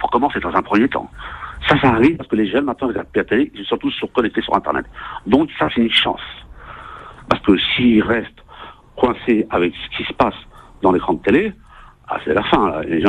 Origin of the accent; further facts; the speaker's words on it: Paris, Île-de-France, France; Moi, je suis parisien dans l'âme. Je suis né à Paris, j'ai grandi à Paris